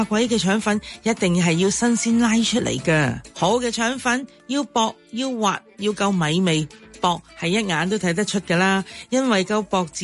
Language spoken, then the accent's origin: Chinese; Shek Tong Tsui, Hong Kong Island, Hong Kong; 我在石塘咀长大，童年、少年、青年岁月全部回忆都在那里的。